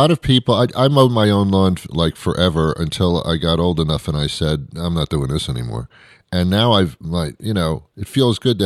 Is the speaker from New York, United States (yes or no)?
yes; New York City, New York, United States; It's funny because I grew up in New York City